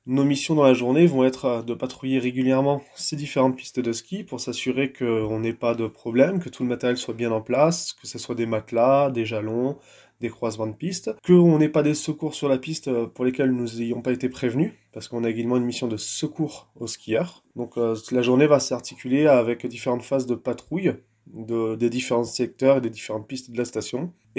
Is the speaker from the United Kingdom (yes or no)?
no; Normandy, France; now in Ariège, France; Moi, je viens de Normandie, je suis né au bord de la mer.